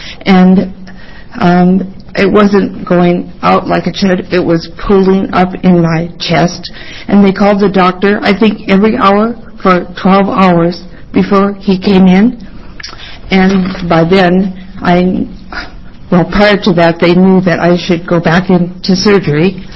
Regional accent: Albany, Oregon, United States; I'm from Albany, Oregon.

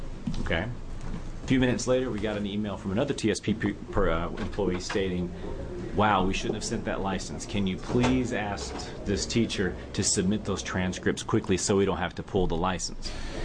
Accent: the South, United States; I'm from the South.

